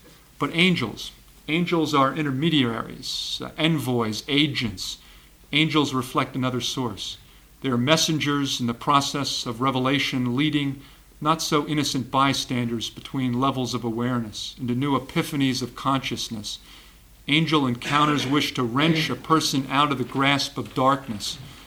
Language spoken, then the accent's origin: English; New Jersey, United States; now in Washington, United States; I'm from New Jersey, really, and from the Jersey Shore.